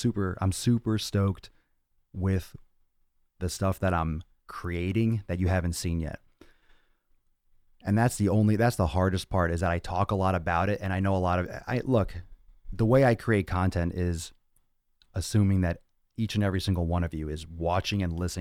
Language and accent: English; Georgia, United States; now in California, United States; I'm from Georgia, stationed in Cali.